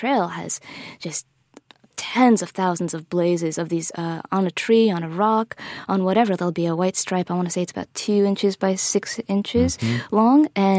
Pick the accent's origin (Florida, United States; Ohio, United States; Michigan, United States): Florida, United States; Miami; I grew up in Miami. I grew up with the sea and the sand and the wind, and I missed it.